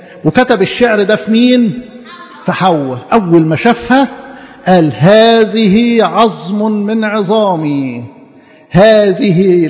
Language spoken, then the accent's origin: Arabic; Egypt; الطينة عندنا في مصر لونها ايه؟ اسود.